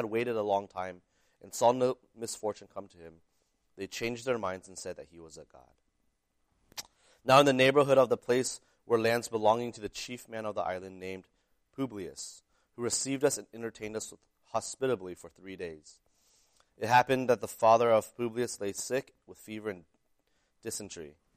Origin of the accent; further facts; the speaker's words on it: Texas, United States; I remember one time growing up in Texas